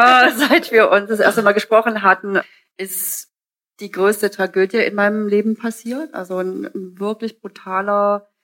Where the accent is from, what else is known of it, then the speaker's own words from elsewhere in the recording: Bad Mergentheim, Baden-Württemberg, Germany; Ich komme ja hier aus Baden-Württemberg, ich komme aus Baden-Mergentheim ursprünglich